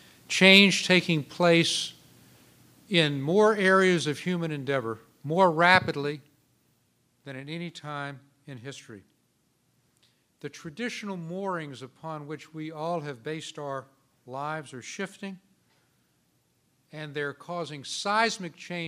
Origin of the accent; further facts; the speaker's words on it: Atlanta, Georgia, United States; I know that I can be understood today because you're from Richmond and I'm from Atlanta, so there's no problem of translation.